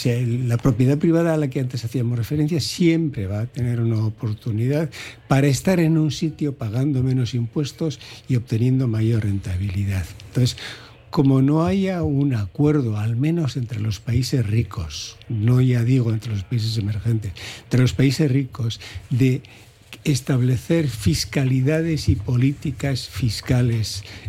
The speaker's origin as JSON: {"language": "Spanish", "town": "Ondarroa", "region": "Basque Country", "country": "Spain", "tie": "born there", "said": "El pueblo menos turístico de la Costa Vasca es Ondarroa, de donde soy nacido y con mucho orgullo."}